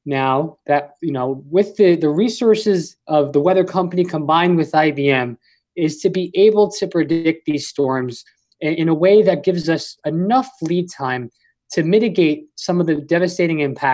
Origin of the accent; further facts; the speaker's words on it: Long Island, New York, United States; I grew up on Long Island, New York.